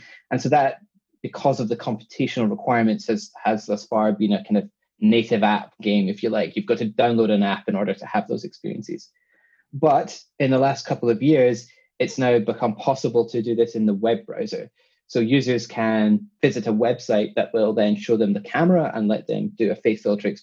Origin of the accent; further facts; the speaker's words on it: Scotland, United Kingdom; accent: Scottish with London twang; moved away as an adult; now in London, United Kingdom; Well, I'm Scottish. I grew up in Scotland, but I've been living in London now for 10 plus years. And so I've got this sort of weird combination of a Scottish accent and a London sort of twang going on.